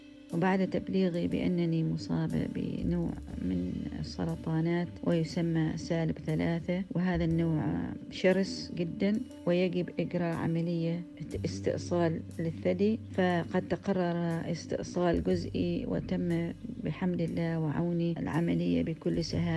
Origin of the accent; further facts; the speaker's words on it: Oman; من سلطنة عمان، من مواليد 1963 ميلادية